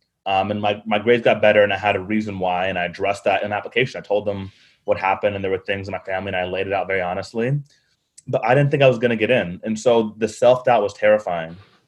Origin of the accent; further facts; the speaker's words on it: Pensacola, Florida, United States; So growing up in Pensacola, I really could never be still.